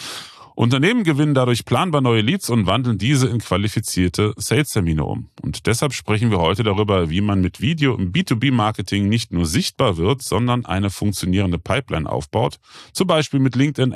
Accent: Rhineland, Germany; wir sind ja beide Rheinländer, wir könnten jetzt hier auch ein bisschen auf Rheinländisch schwade, ja.

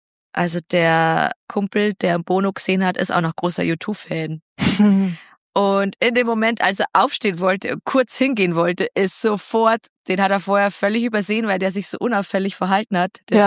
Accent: Bad Aibling, Bavaria, Germany; also der Keyboarder von den … ist quasi in meiner Heimatstadt verstorben.

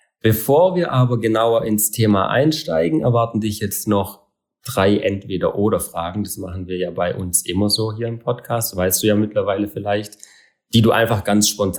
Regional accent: Southern Germany, Germany; bei uns in Süddeutschland

